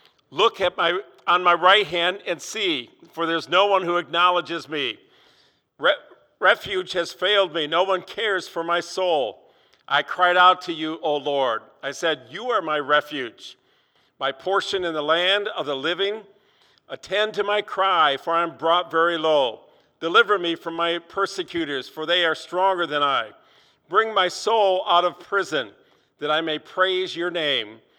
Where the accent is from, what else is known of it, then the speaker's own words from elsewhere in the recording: Southgate, Michigan, United States; I grew up in Southgate, Michigan, downriver Detroit area.